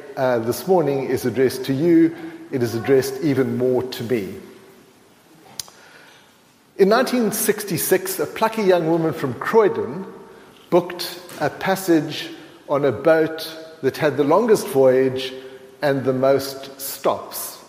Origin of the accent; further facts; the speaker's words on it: Ireland; it's possibly because I'm Irish